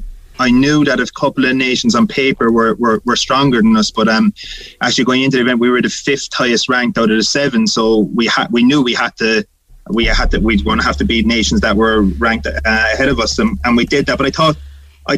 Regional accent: Ireland; I think as Irish people, we are good teammates

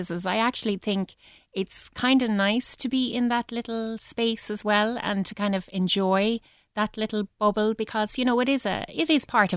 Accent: Cork, County Cork, Ireland; I'm from Bishopstown originally.

